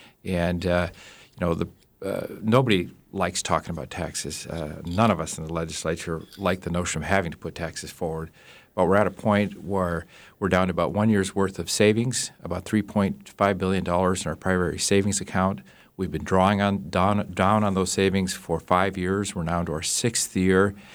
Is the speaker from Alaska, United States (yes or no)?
yes; Dillingham, Alaska, United States; my hometown of Dillingham already pays a 6 cents sales tax.